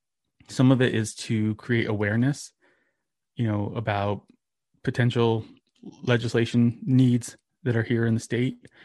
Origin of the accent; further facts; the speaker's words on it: New Mexico, United States; I grew up here in New Mexico.